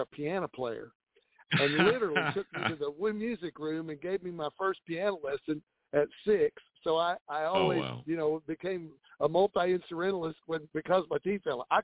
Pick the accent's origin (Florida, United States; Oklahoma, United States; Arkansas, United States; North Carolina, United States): Oklahoma, United States; growing up in Oklahoma, you know … got his start in Texas, but darn it, they ran him out of Texas, and he ended up in Oklahoma.